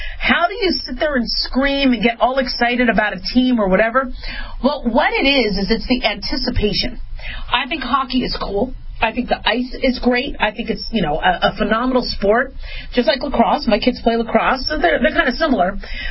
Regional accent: Phoenix, Arizona, United States; also born or lived in Las Vegas / Los Angeles; Yeah, I grew up in Phoenix. I grew up in Vegas. I was born in L.A.

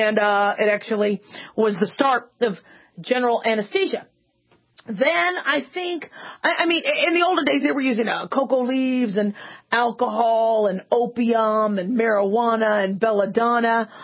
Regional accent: United States; You know, but I'm an American and I'm a physician.

